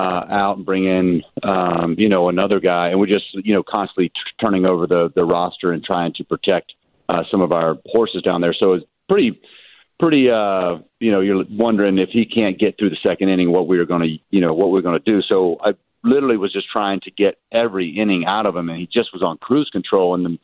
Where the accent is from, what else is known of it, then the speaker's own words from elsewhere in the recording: the South, United States; My dad, we're from the South. I don't think we wear too many robes down there